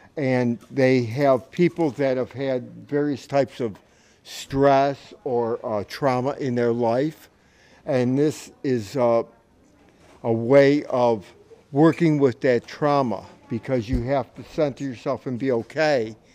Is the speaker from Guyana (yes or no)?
no; Chesapeake City, Maryland, United States; I'm from Chesapeake City, Maryland.